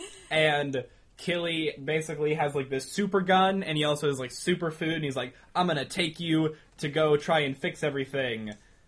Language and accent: English; Tennessee, United States; I'm from Middle Tennessee. That's the normal part.